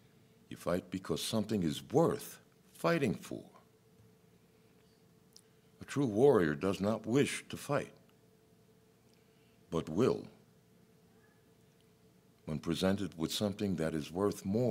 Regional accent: New York City, New York, United States; born there; moved away; I was born in New York City. It's why New Yorkers are hated west of the Hudson.

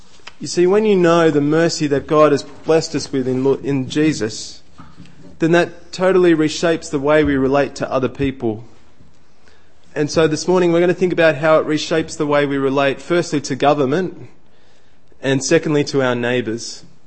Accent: Goulburn, New South Wales, Australia; I grew up in Goulburn.

